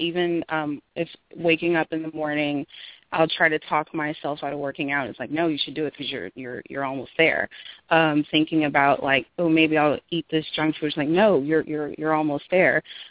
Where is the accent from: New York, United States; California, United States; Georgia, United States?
New York, United States; Queens; I'm from Queens.